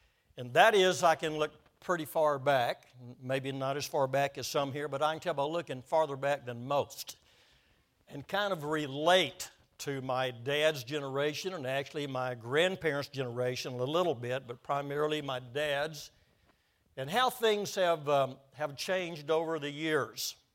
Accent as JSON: {"language": "English", "town": "Waco", "region": "Texas", "country": "United States", "tie": "born there", "said": "I was born in Waco, Texas, and, of course, I was born during the war, World War II"}